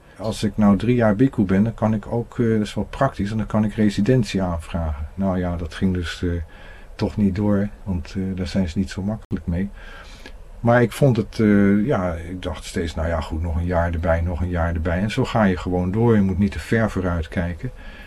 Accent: Netherlands; moved away; de reden dat ik uit Nederland ben weggegaan is in grote mate vanwege het klimaat.

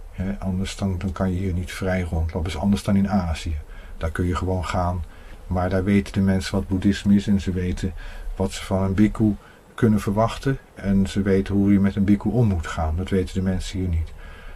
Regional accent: Netherlands; moved away; de reden dat ik uit Nederland ben weggegaan is in grote mate vanwege het klimaat.

